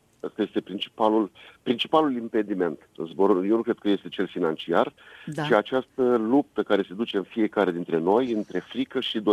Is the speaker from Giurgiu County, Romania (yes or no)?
no; Iași, Iași County, Romania; eram 3 piloți din Iași